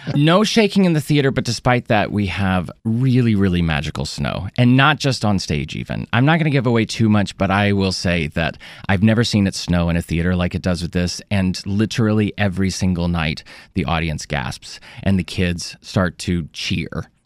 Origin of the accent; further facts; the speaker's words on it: Lexington, Kentucky, United States; also born or lived in Atlanta, United States / Charlotte, United States; Well, actually, I'm from all over the Southeast, Atlanta, Charlotte, and then Lexington, Kentucky, where I graduated high school.